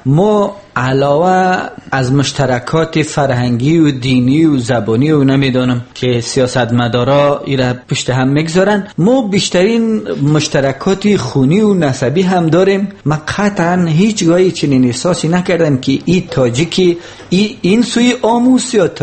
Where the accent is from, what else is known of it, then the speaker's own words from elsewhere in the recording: Afghanistan; now in Tajikistan; من هم از افغانستان هستم